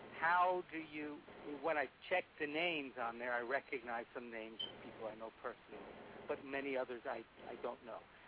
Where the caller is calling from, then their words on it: New York, United States; New York.